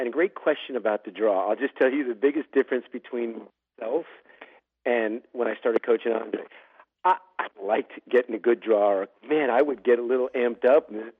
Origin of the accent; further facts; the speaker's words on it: Piedmont, California, United States; also born or lived in Oakland; Well, I was born in Oakland. I grew up in Piedmont, California, which is diehard Raider country.